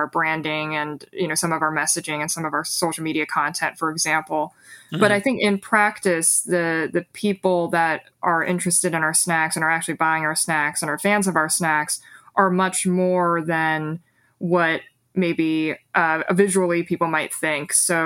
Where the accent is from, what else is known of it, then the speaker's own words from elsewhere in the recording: United States; I am Chinese American, so we do partner in New York City with a few of the Chinatown organizations.